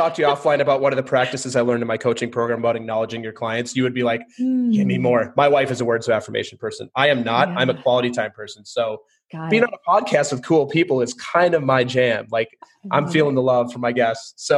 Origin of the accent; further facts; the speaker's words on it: Minnesota, United States; I'm from Minnesota originally